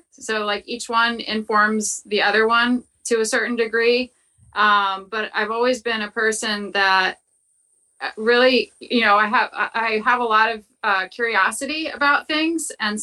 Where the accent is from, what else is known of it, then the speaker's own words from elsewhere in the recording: New Jersey, United States; also born or lived in Plymouth Meeting; I grew up in New Jersey. I was born in New Jersey and I grew up in central New Jersey.